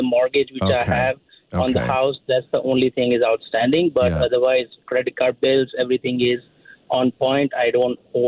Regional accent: Toronto, Ontario, Canada; See, I'm from Scarborough. Hey. I'm a brown guy.

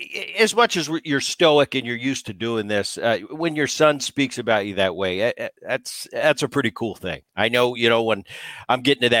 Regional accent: Philadelphia, Pennsylvania, United States; moved away; also born or lived in Anaheim; I grew up in Philadelphia around Veterans Stadium, later moved. My dad got traded to the Angels, so I was running around Anaheim Stadium for years.

